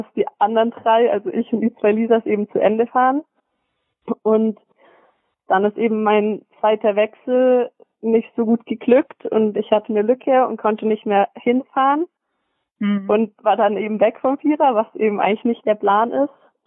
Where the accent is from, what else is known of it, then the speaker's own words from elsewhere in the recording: Metzingen, Baden-Württemberg, Germany; born there; Ich bin 21 Jahre alt, jung, wie auch immer. Ich bin, bin in Metzingen geboren, dürften ja die meisten Zuhörer kennen. Schöne Outlet City.